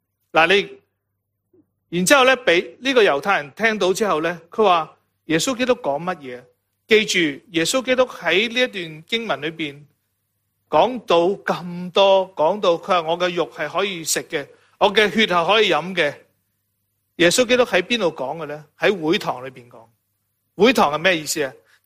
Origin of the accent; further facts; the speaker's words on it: Guangdong, China; 我们中国人，我们广东人很喜欢说天跌下来，就是神赐给我们。